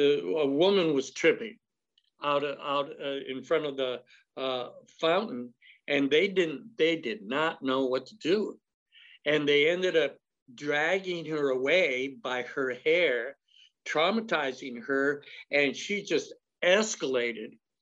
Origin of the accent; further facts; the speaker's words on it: Los Angeles, California, United States; I mean, we're from Los Angeles area, so it was like, wow, there's hippies everywhere around here.